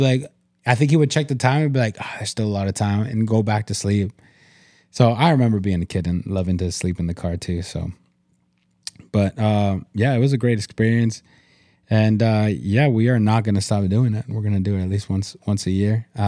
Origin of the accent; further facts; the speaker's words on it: Canada; I come from Canada. I've been in forests.